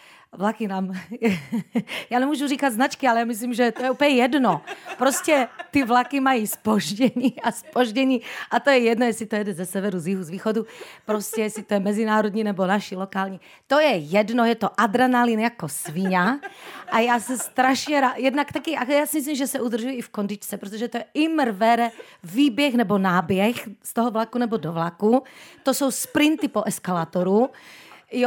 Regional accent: Prešov, Prešov Region, Slovakia; A já jsem z Prešova teda, kdyby náhodou ještě někdo nevěděl, že já to hrdě říkám z východního Slovenska.

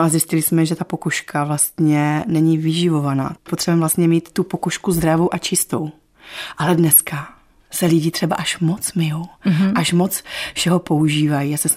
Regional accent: Brušperk, Moravian-Silesian Region, Czechia; já pocházím z Brušperka a v Brušperku vlastně žiju celý život

